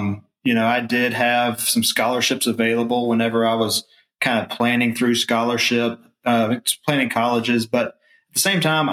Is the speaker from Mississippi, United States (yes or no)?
yes; Jackson, Mississippi, United States; I grew up here just outside of the Jackson, Mississippi area. Went to school at Mississippi State University, Hail State, go Dogs.